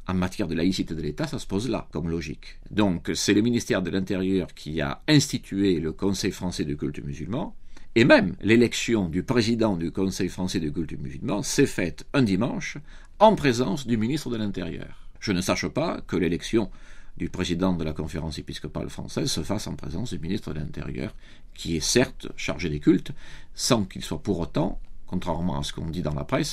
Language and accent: French; France; Chez nous, en France, c'est une toute autre manière